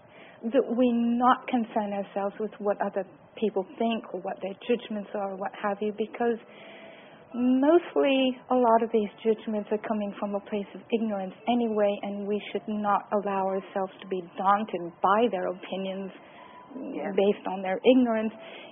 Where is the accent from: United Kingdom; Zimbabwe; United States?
United Kingdom; I'm British, so I'm not involved with that system at all.